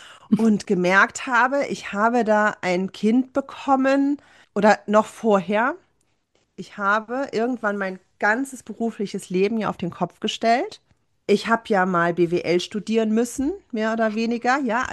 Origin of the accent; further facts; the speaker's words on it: Saarbrücken, Saarland, Germany; ich komme ursprünglich aus Saarbrücken, bin in einer ganz strengen akademischen Familie groß geworden